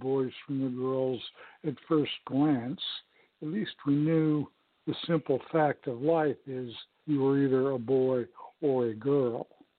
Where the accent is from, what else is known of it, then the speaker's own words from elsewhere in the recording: Los Angeles, California, United States; I grew up in Los Angeles, air pollution was a real problem.